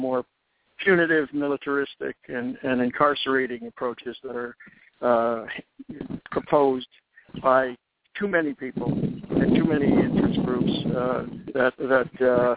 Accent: Middletown, Connecticut, United States; I was born and brought up in Middletown. My mother, my daughter, and I were all born in the same hospital at Middlesex Memorial Hospital in Middletown. I grew up there, went to Middletown High School, went away to college in Vermont

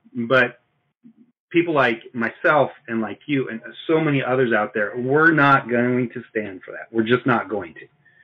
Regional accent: Idaho, United States; yes, I am from Idaho

